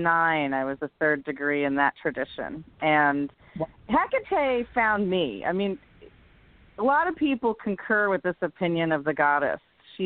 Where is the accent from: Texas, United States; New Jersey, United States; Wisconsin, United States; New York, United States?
New Jersey, United States; I grew up in Jersey, in like rural Jersey.